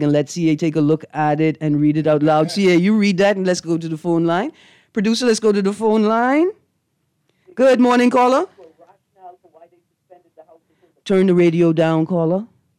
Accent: Barbados; Just because I'm from Barbados.

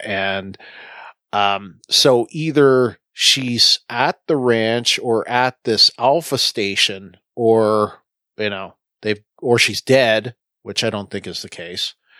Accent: Canada; as a Canadian invading, I'm sensitive to such things.

